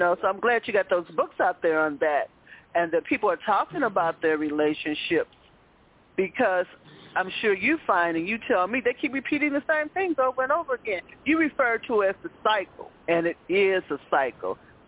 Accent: Chicago, Illinois, United States; I grew up in Chicago housing and projects, which was predominantly female residents, okay?

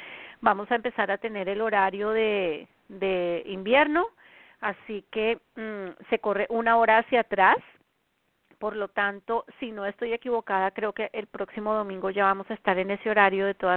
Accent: Colombia; now in United States; este de los Estados Unidos, desde donde siempre transmito mi programa en vivo. Son las 8 de la noche en mi país natal, Colombia.

